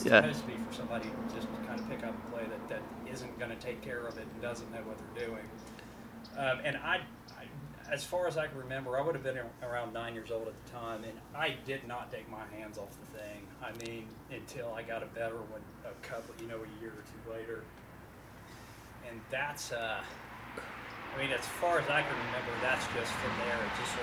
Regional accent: Alabama, United States; I'm from the suburbs of Birmingham, Alabama, outside of Birmingham, in like the Shelby County kind of area

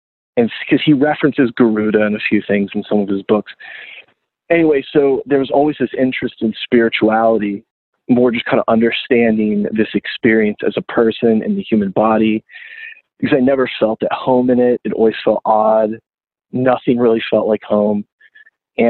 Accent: Florida, United States; now in Gainesville, United States; I moved to Gaines when my first 7-inch came out because I was from South Florida and like South Florida didn't really have like a punk scene or anything.

